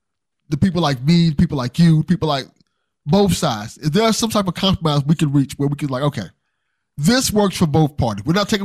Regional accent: Miami, Florida, United States; So I grew up in Liberty City.

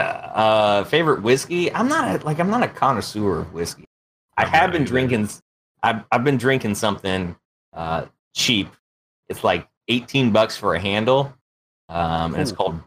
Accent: Pacific Northwest, United States; So I grew up in the Northwest and the Pacific Northwest, and Mount St. Helens, if you guys don't know what that is, it blew up in 1980.

